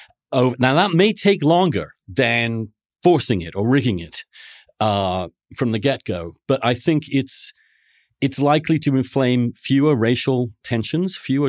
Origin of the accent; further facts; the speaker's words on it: England, United Kingdom; I grew up a Catholic in England, you know. I'm a gay person.